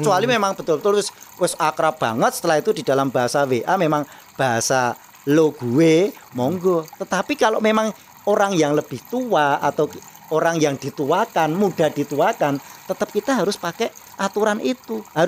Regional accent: Java, Indonesia; Kita jangan pernah meninggalkan sebagai orang Jawa karena dilahirkan di Jawa.

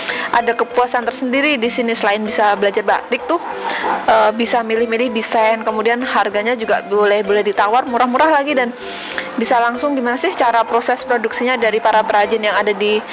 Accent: Purworejo, Central Java, Indonesia; now in Yogyakarta, Indonesia; dari Purworejo. Saat ini saya di sini lagi kuliah di Jogja.

